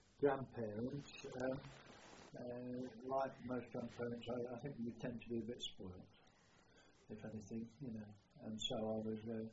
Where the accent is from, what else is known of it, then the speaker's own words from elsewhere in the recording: Nottingham, East Midlands, United Kingdom; born there; Yes, I was born in Nottingham, in Spalding Road in Nottingham, on the 6th of November 1919.